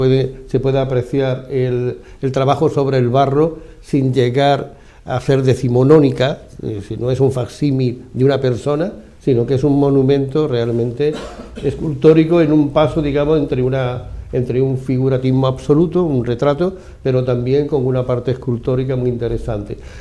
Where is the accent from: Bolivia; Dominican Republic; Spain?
Spain; Yo como español no puedo anularlo primero, yo no existía allí.